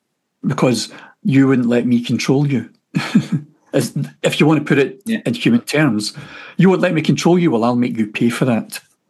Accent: Scotland, United Kingdom; I grew up in the Roman Catholic Church here in Scotland

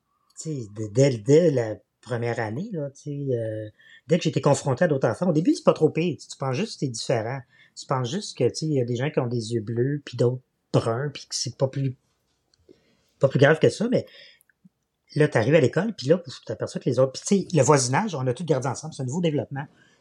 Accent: L'Île-Perrot, Quebec, Canada; C'était l'île Perrot. Donc, passé Saint-Anne-de-Bellevue, tous ceux qui connaissent la région.

